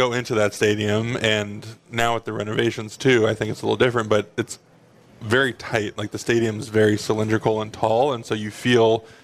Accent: Los Angeles, California, United States; especially growing up in Los Angeles and kind of having more of a tie to Southern California area.

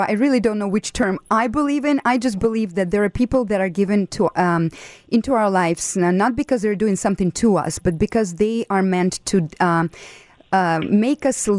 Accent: Russia; You know, I grew up in Russia, so I have that very European also background.

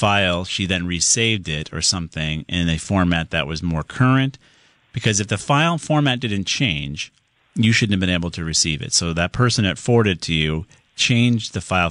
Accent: Southington, Connecticut, United States; Let's move on to Larry in my hometown of Southington.

